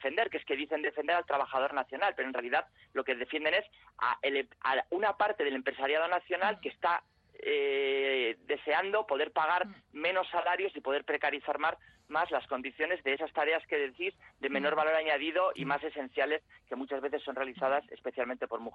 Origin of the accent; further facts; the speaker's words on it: Bilbao, Basque Country, Spain; como bilbaíno tenemos una larga tradición de relación con Inglaterra y con el Reino Unido